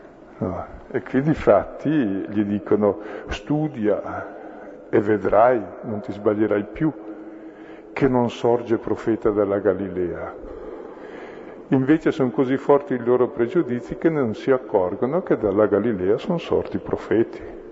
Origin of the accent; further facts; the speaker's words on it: Brescia, Lombardy, Italy; Io sono di Brescia, quindi posso dirlo.